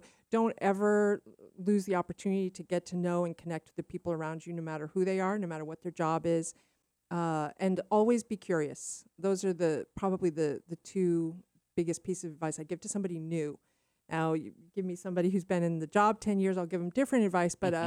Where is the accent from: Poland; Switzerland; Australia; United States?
United States; New Hampshire; I hail from New Hampshire.